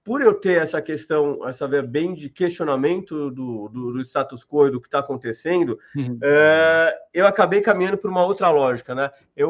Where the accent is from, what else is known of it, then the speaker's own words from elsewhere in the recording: São Paulo, Brazil; eu sou de São Paulo, vivi a minha vida toda aqui em São Paulo, fiz direito na faculdade de direito lá do São Francisco